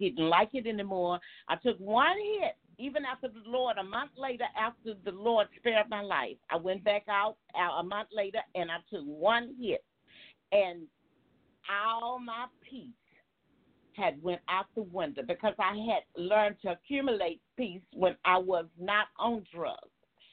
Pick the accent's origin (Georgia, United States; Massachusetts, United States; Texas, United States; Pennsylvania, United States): Texas, United States; Houston; Okay, I grew up in Houston, Texas.